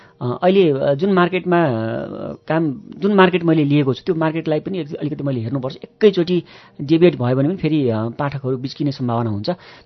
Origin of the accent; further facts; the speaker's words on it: Kathmandu, Bagmati, Nepal; also born or lived in Khotang / Biratnagar; खोटाङ जिल्लामा भयो, त्यस पछाडि विराटनगरमा एक वर्ष मात्रै, एक वर्षको उमेर हुँदाखेरि बस्यो, र त्यस पछाडि काठमाडौँ. अहिले त काठमाडौँकै भयो भन्दा पनि.